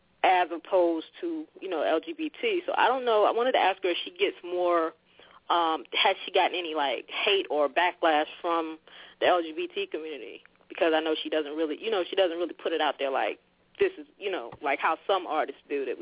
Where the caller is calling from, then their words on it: South Carolina, United States; I'm calling from South Carolina.